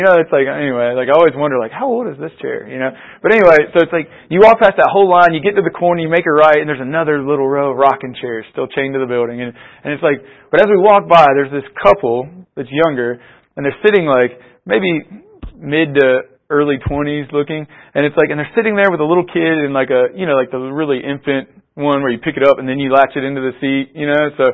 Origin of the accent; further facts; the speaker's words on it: Georgia, United States; And so like I grew up in Georgia, and so going back home